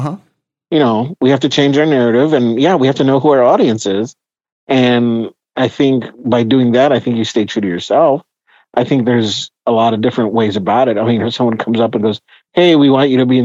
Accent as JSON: {"language": "English", "town": "Denver", "region": "Colorado", "country": "United States", "said": "No, I'm from Denver."}